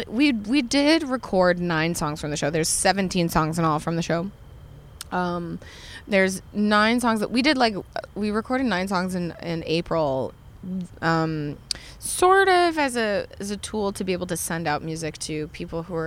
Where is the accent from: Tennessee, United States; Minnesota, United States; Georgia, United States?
Tennessee, United States; Jackson; also born or lived in New York; I'm back in the South. I grew up in Tennessee. I grew up in Jackson, and I moved back there around Valentine's Day. From New York